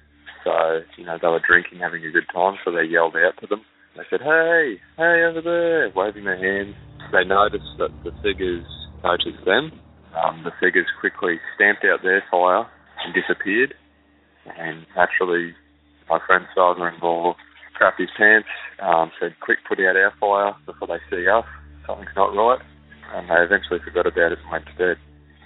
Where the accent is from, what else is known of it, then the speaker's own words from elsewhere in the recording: Brisbane, Queensland, Australia; I'm from Brisbane, Australia.